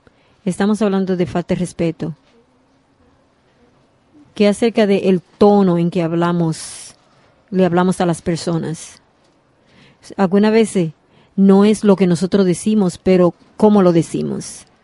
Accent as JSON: {"language": "Spanish", "region": "Alabama", "country": "United States", "tie": "born or raised there", "said": "Yo crecí en Alabama, una de las ciudades más racistas en América."}